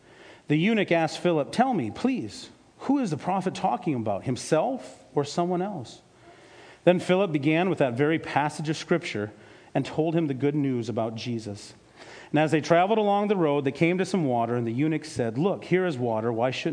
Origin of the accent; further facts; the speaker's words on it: Cedar Falls, Iowa, United States; I grew up born and raised in Cedar Falls, Iowa.